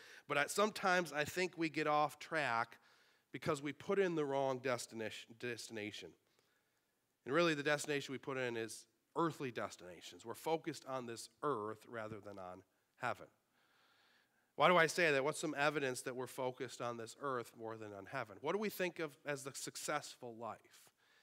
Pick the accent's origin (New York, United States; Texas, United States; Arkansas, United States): New York, United States; Sanborn; in downtown Niagara Falls, not in Sanborn.